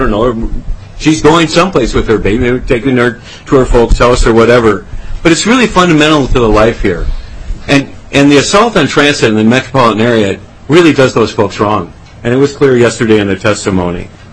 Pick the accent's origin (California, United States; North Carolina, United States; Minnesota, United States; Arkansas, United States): Minnesota, United States; I'm a Minnesotan, and I'm proud to be a Minnesotan.